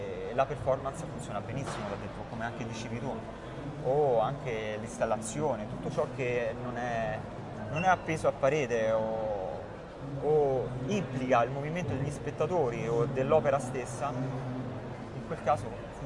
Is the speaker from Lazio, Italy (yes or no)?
yes; Rome, Lazio, Italy; io vengo da Roma e la presenza delle architetture fasciste è molto forte.